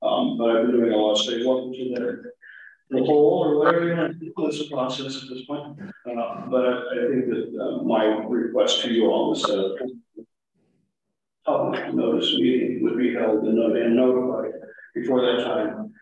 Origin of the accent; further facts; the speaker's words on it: Santa Fe, New Mexico, United States; I come from Santa Fe.